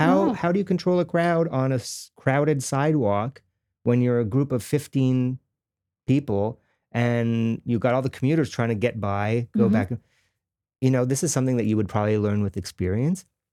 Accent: LaSalle, Quebec, Canada; I grew up in the city. I grew up, actually, if you want to get really technical, I grew up in LaSalle.

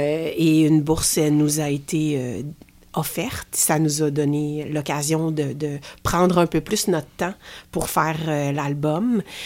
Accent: Quebec, Canada; c'est que moi, je viens de la Montérégie.

